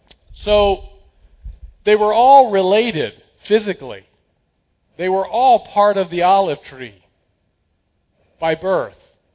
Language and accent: English; Pennsylvania, United States; Well, I'm a Nittany Lion. I'm from Pennsylvania.